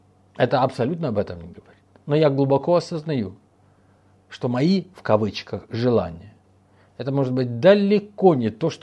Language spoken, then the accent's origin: Russian; Odesa, Odesa Oblast, Ukraine; born there; Вообще, мои родители родились в Хмельницком. А я родился в Одессе.